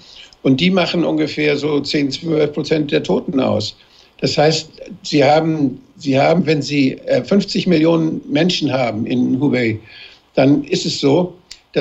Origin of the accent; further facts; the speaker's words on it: Flensburg, Schleswig-Holstein, Germany; Wissen Sie, es gibt in meiner Heimatstadt Flensburg